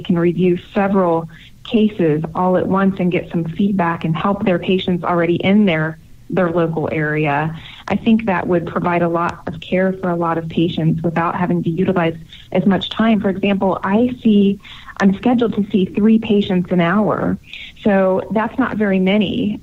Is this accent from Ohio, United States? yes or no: yes; Dayton, Ohio, United States; so that I could move back to my hometown of Dayton, Ohio, and find a job working for a clinic here